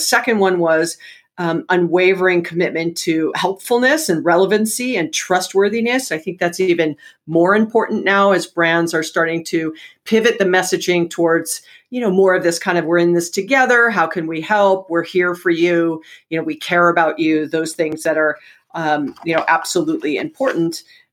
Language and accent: English; Hawaii, United States; And I was born and raised in Hawaii.